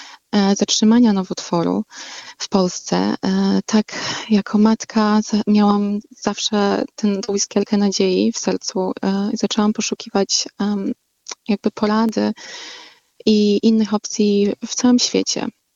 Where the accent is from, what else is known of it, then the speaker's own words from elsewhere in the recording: Supraśl, Podlaskie Voivodeship, Poland; Ja jestem w ogóle z Suplaśla